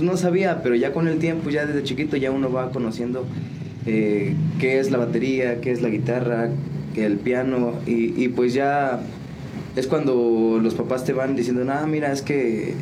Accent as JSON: {"language": "Spanish", "town": "San Juan del Río", "region": "Querétaro", "country": "Mexico", "tie": "born or raised there", "said": "Yo soy originario de la comunidad del Rosario, San Juan del Río, Pueblo Mágico."}